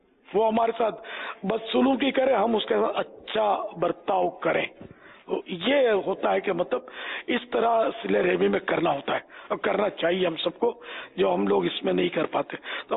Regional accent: Karachi, Sindh, Pakistan; born there; میں کراچی میں پیدا ہوا.

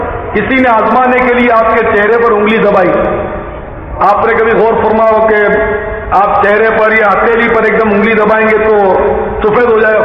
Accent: Karachi, Sindh, Pakistan; born there; آبائی گاؤں کتیانہ ہے, جوناگڑھ سے. چونکہ والدین وغیرہ کتیانہ کے, جیسے ہم کتیانہ کہلاتے ہیں, ویسے میں کراچی میں پیدا ہوا ہوں, البتہ ہم سب ہیں مدینے کے

